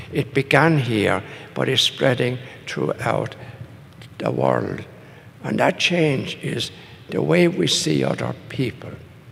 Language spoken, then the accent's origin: English; Ireland; Because I grew up in Ireland where we were very conscious of the history of our country and how we were treated by our neighbors.